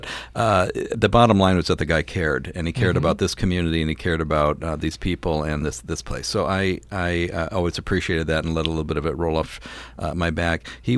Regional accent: Phoenix, Arizona, United States; now in Tucson, United States; I come from the Phoenix area. It is extremely different.

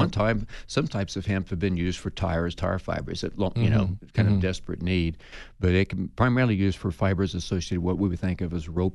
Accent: Kansas, United States; also born or lived in Oklahoma; I come from Kansas and Oklahoma, and that's what was commonly called ditch weed back there, Andy.

